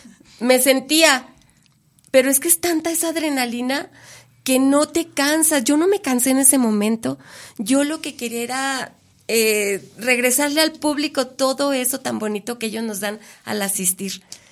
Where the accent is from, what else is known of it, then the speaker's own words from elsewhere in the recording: Luis Moya, Durango, Mexico; A mi pueblo, Luis Moya, Durango, se llama aquí por la carretera Torreón, y donde hay unas carnitas muy ricas.